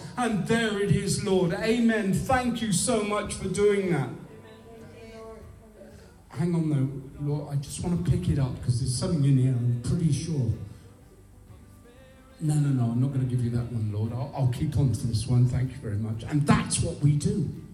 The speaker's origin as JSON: {"language": "English", "region": "England", "country": "United Kingdom", "said": "But I'm English. And you've taken my language."}